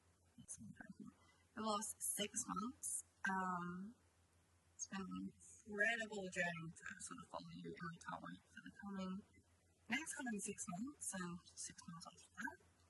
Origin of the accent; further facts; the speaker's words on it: England, United Kingdom; No, I'm too English.